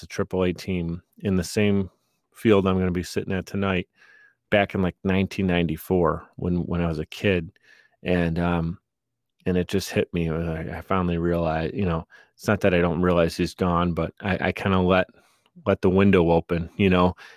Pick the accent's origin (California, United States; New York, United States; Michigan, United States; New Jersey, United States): New York, United States; Buffalo; yeah, I grew up in Buffalo.